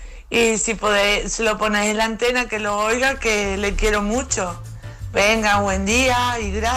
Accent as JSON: {"language": "Spanish", "town": "Tenerife", "region": "Canary Islands", "country": "Spain", "said": "de Tenerife, Islas Canarias."}